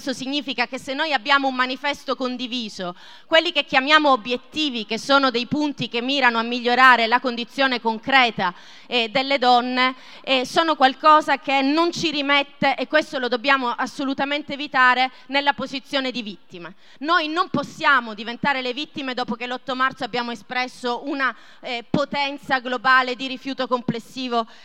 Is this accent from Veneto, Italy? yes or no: no; Bologna, Emilia-Romagna, Italy; Ciao, vengo da Bologna